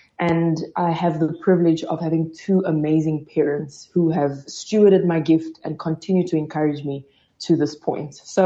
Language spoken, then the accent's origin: English; DR Congo; now in South Africa; I don't know what the future holds in terms of going back to my home country, but South Africa has been my home for a really, really long time. And if I can say so myself, on many days, I feel more South African than I do Congolese.